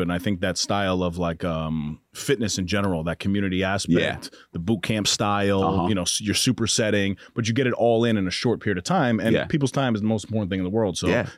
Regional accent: Mount Vernon, New York, United States; So I grew up in Mount Vernon, New York.

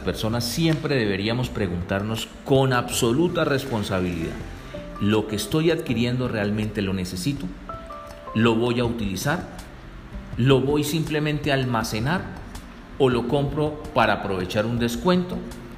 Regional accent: Bucaramanga, Santander, Colombia; Yo nací en Bucaramanga, crecí en Bucaramanga.

